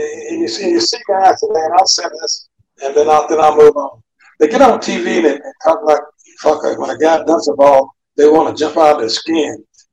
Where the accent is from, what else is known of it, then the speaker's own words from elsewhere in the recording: Indianapolis, Indiana, United States; Well, I grew up in Indianapolis, from the west side of town, in the ghetto.